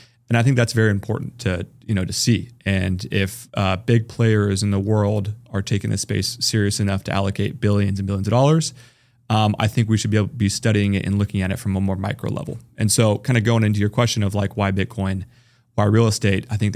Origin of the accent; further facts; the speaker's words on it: Seattle, Washington, United States; I mean, I'm from Seattle. Shout out Seattle.